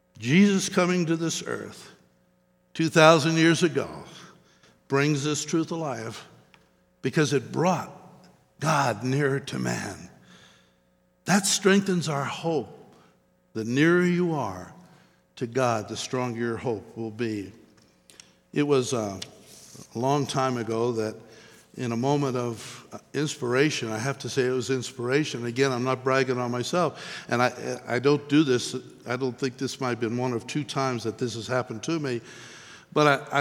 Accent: Pennsylvania, United States; In 1971, I was invited to Colorado for the first time. Never been here before. I'm from Pennsylvania. I was in California at the time.

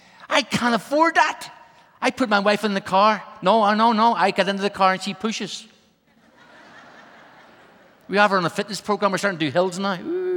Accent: Ireland; now in Brussels, Belgium; I come from Ireland. I live in Brussels, Belgium.

